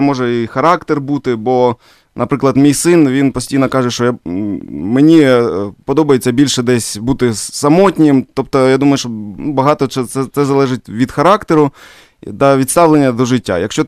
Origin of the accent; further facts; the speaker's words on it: Shchastia, Luhansk Oblast, Ukraine; born there; бо я народився в місті Щастя Луганської області.